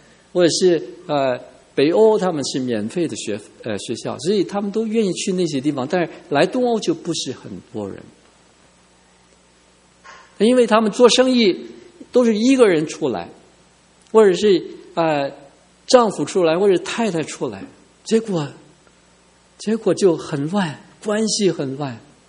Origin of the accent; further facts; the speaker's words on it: Hong Kong; Chinese is a second language; 我是从香港来的，我国语讲的不好，但是我懂得脏话。